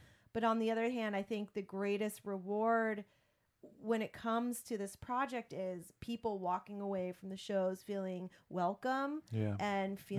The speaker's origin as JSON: {"language": "English", "country": "United States", "tie": "born or raised there", "said": "as like an Asian woman, mixed race woman growing up in America"}